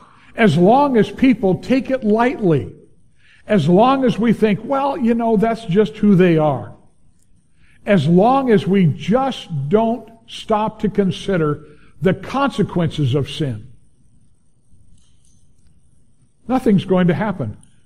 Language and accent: English; United States; I love America. I am an American.